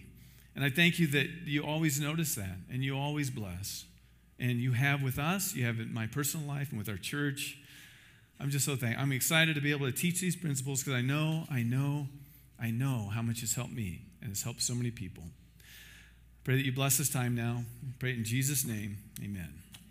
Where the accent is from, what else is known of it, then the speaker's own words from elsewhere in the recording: Iowa, United States; I'm from Iowa.